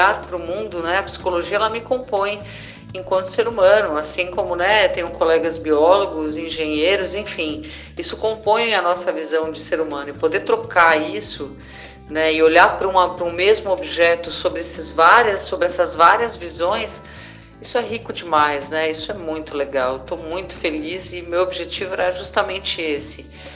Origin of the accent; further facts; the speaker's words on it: São Paulo, Brazil; moved away as an adult; now in Teixeira de Freitas, Brazil; Inicialmente, eu me formei pela Unip, em São Paulo, sou paulistana, moro aqui em Teixeira de Freitas, né, na Bahia, já há 4 anos, vai fazer agora em dezembro.